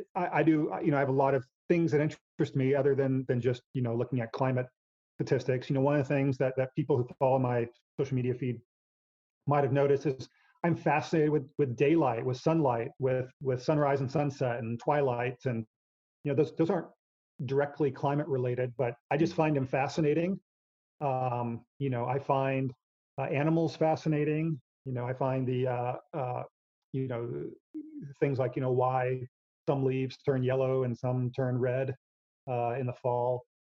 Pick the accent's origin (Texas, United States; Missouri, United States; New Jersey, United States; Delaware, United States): Texas, United States; Now, I'm from Texas. I lived in Texas, and there were deer everywhere